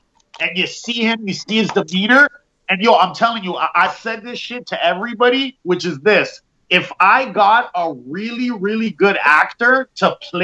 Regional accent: Canada; you guys are American, but I'm Canadian.

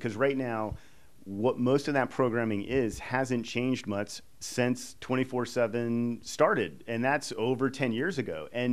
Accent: Pittsburgh, Pennsylvania, United States; born there; I was born in Pittsburgh, I'm a Steeler fan.

